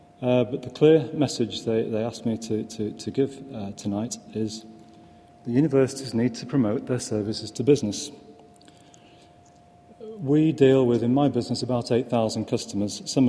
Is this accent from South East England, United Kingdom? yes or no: no; Manchester, North West England, United Kingdom; I'm a Mancunian. I've lived here virtually all my life. The business is in Manchester. I'm very proud of the city.